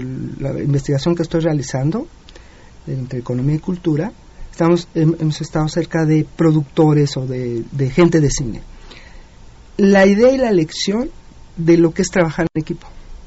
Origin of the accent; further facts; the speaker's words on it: Mexico; forma parte de nuestro patrimonio en todos los sentidos, ¿no? Como mexicanos.